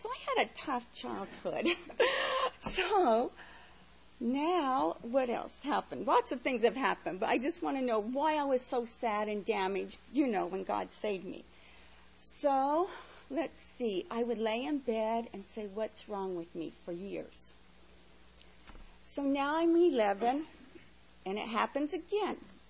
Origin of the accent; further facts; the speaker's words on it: Henderson, Nevada, United States; I was born and raised in Henderson, Nevada. I have still four older sisters and two older brothers. I had a wonderful family, and we were all raised Catholic.